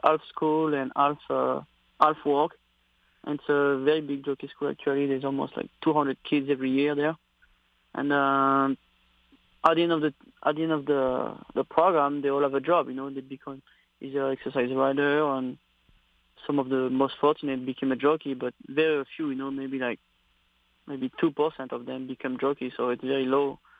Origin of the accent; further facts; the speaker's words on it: France; now in United States; Well, it's like it's kind of like different than here, you know, living in the state.